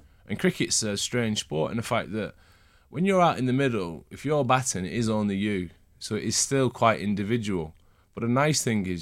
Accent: Preston, North West England, United Kingdom; You know, I'm from Preston

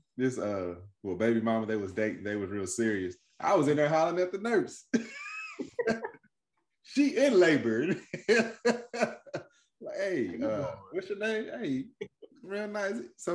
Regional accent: Kentucky, United States; I'm from Kentucky. Both southern places.

